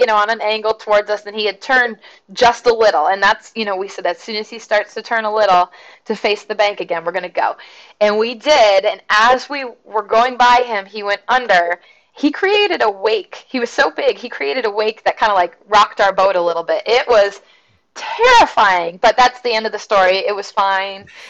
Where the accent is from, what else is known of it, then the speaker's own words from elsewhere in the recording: Vermont, United States; now in South Carolina, United States; born and raised New Englander. I'm from Vermont. We have maybe garter snakes. That's it. And you rarely would see them. It's just too cold up there. So when I first moved down here to South Carolina